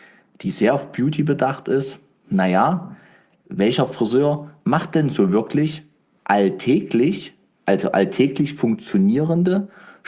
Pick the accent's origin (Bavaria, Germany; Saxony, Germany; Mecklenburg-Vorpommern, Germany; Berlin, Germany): Saxony, Germany; Leipzig; ich bin ja Leipziger